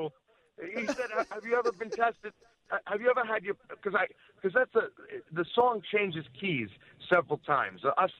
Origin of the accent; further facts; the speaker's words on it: New York, United States; Well, my family, my father is from Bensonhurst, my mother's from Greenpoint, and I grew up on Long Island. So I'm Brooklyn by injection.